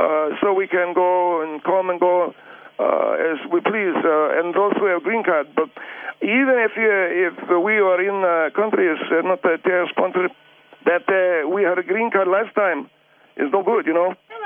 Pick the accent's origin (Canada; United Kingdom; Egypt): Egypt; now in United States; Yeah, I come from Egypt.